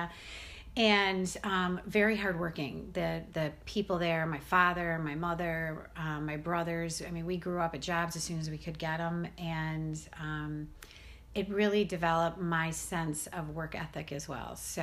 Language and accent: English; Detroit, Michigan, United States; I'm from Detroit, and the farther away you are from your hometown, the more you realize it really is a part of who you are.